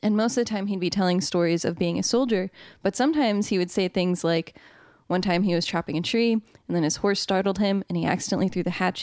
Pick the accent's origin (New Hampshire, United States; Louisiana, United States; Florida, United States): Louisiana, United States; I'm from Louisiana too.